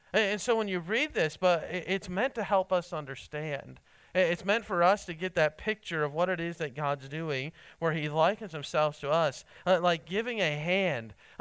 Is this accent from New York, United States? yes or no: no; Ohio, United States; I remember growing up, I grew up in Ohio, so obviously north of here, we'd get lots and lots of snow